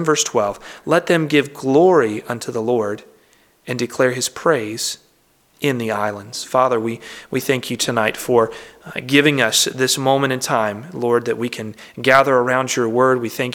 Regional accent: Harrisonburg, Virginia, United States; God took us back to my hometown in Harrisonburg.

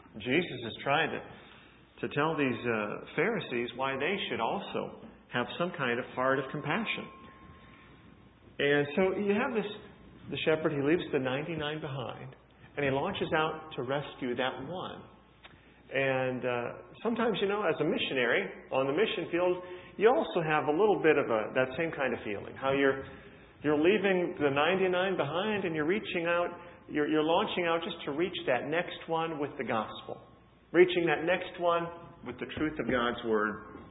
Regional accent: United States; I come from America. I'm a missionary.

